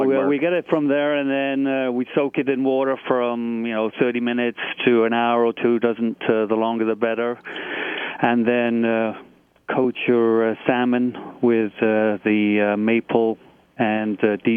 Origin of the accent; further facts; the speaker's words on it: England, United Kingdom; Being English, I like my curries.